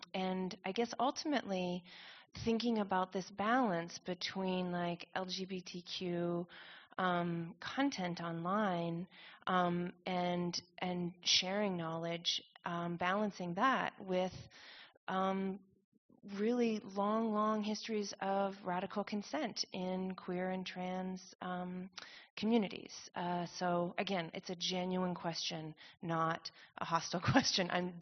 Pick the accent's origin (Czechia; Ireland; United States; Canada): Canada; I'm coming from the Canadian context